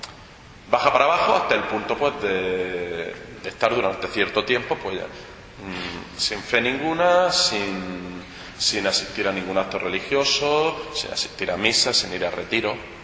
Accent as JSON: {"language": "Spanish", "town": "Jaén", "region": "Andalusia", "country": "Spain", "tie": "born there", "said": "tengo 32 años, nací en Jaén, en Andalucía, en una familia católica"}